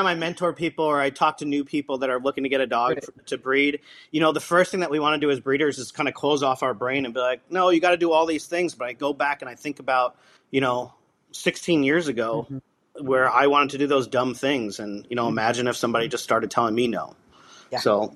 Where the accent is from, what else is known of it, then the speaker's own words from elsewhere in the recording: New York, United States; I grew up in New York. I was the only one in my family to hunt.